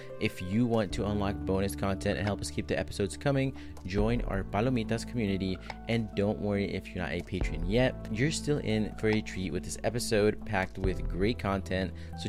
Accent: Guatemala; now in United States; I recently had the opportunity to travel back to my home country, Guatemala, through a fantastic nonprofit called Scholar Fund

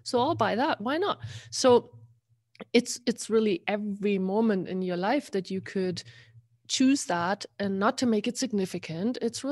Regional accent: Germany; and I'm from Germany, so hello.

